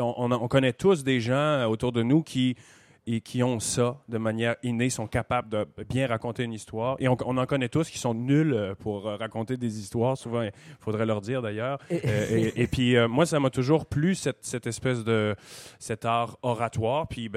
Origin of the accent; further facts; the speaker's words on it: Quebec, Canada; born there; je suis né en Gaspésie, qui est complètement à l'est du Québec. C'est un peu votre Bretagne, mais du mauvais bord, finalement.